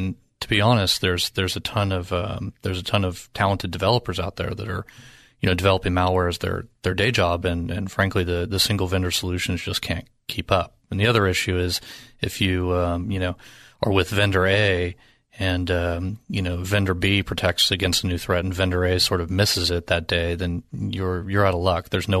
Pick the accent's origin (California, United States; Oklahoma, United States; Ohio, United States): California, United States; So I grew up here in California, got started in cybersecurity probably before we called it that.